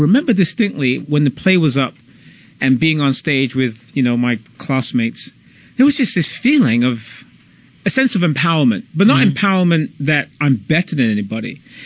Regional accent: London, United Kingdom; also born or lived in New York; And even just in growing up in London, it's such a melting pot, as has been my experience living in New York as well, which I've done.

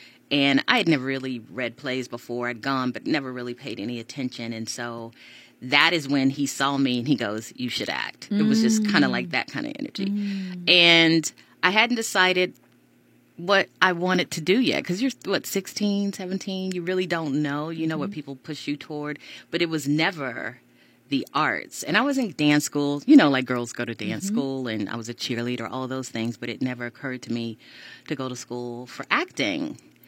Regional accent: Kansas City, United States; also born or lived in Tulsa, Oklahoma; now in Los Angeles, United States; So born and raised in Kansas City, spent 2 years of in Tulsa, Oklahoma. So my family's mostly from Kansas, Oklahoma, that kind of Midwest.

